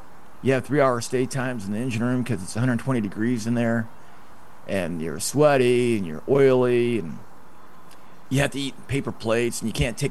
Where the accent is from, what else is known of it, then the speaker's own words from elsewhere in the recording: Idaho, United States; A buddy of mine named Rob, he's from Michigan, and I'm from Idaho.